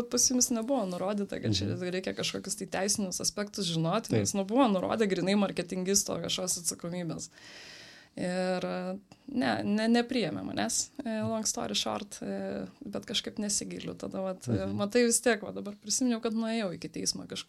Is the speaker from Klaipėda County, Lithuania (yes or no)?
yes; Nida, Klaipėda County, Lithuania; aš pati iš Nidos